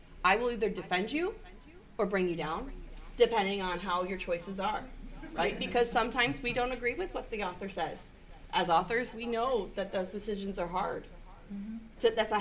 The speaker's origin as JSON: {"language": "English", "country": "United States", "said": "I'm from the New York-Pennsylvania border, so we don't talk like this."}